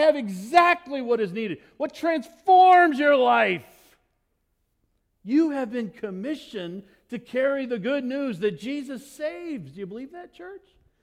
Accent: Fallon, Nevada, United States; When I was a kid, I grew up, part of my life, I grew up in Fallon, Nevada, in the middle of the desert.

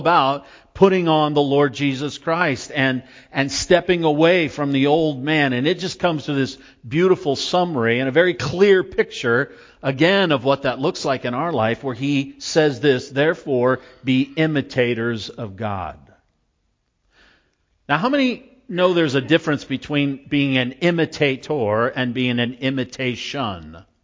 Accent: West Coast, United States; So I grew up on the West Coast, literally on the coast. My house was within 10 minutes of the Pacific Ocean.

